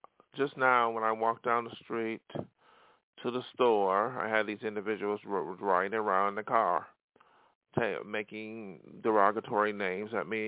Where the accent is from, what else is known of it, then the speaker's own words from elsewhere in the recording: Pennsylvania, United States; now in Hollywood, United States; had a manager when I came out here from Pennsylvania to Hollywood, but that was in the 80s.